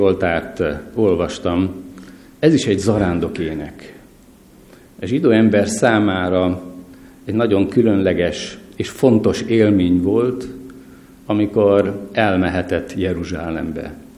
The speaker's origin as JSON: {"language": "Hungarian", "region": "Eastern Hungary", "country": "Hungary", "tie": "born or raised there", "said": "Magyarország keleti végén nőttem fel, kisgyerekként mindenre volt lehetőségünk"}